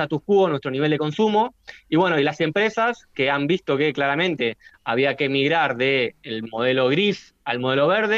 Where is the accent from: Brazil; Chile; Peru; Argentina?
Argentina; Bueno, yo soy de Argentina y ahora Argentina ha sufrido inundaciones, el mayor brote de dengue.